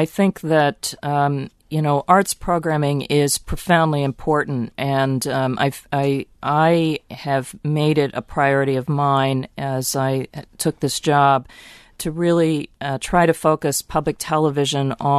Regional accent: Maryland, United States; And I grew up outside of Baltimore and had a public school education

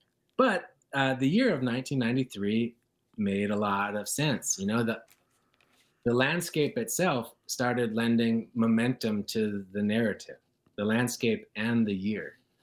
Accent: Northwoods, United States; However, in a small town, you know, I grew up in the Northwoods, good paying jobs can be hard to find, right?

